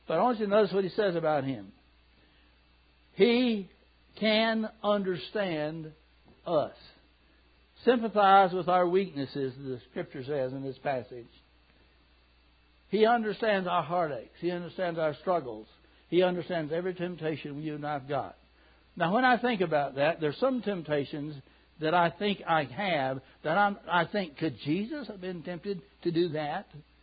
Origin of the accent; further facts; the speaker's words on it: Kentucky, United States; Some of you don't know I'm from Kentucky, so that's common.